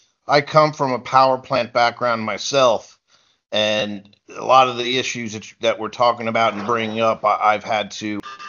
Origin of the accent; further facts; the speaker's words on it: Elmwood Park, United States; I grew up right near Elmwood Park.